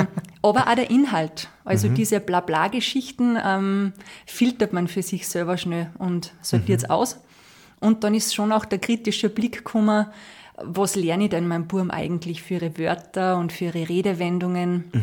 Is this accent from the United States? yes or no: no; Upper Austria, Austria; born there; accent: Salzkammergut dialect; Im Salzkammergut-Dialekt. Also so wie ich eigentlich rede als gebürtige Oberösterreicherin.